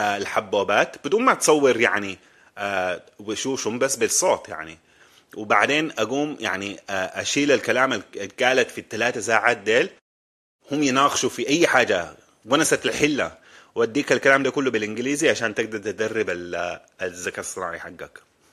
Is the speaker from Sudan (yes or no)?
yes; Sudan; انا قاعد في السودان وانا سوداني